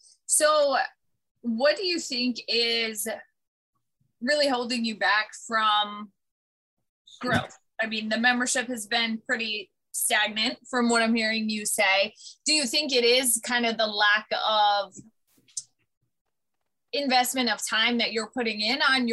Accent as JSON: {"language": "English", "region": "Northeast", "country": "United States", "said": "I'm from the Northeast, so it's"}